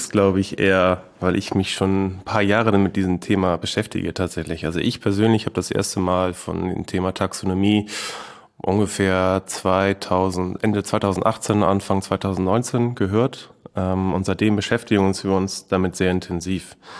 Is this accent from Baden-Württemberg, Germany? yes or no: no; Heidenau, Lower Saxony, Germany; now in Cologne, Germany; ich bin aufgewachsen in Niedersachsen, in einem kleineren Örtchen mit ungefähr 2.500 Einwohnern. Das heißt Heidenau. Das ist zwischen Hamburg und Bremen eigentlich. Genau, und da bin ich dann 2012 von da nach Köln gezogen.